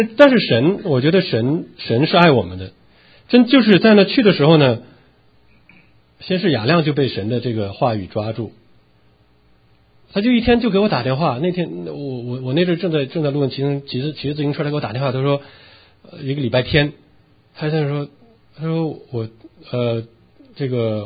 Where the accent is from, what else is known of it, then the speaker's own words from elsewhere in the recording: China; 因为我们在大陆长大的人都有